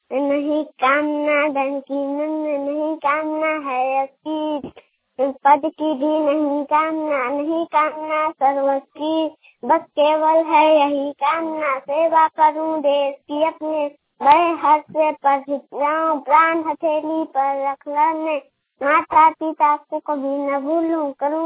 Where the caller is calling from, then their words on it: Jharkhand, India; ग्राम panchayat post हसनदास थाना मेरा जिला गढ़वा झारखंड से बोल रही हूँ।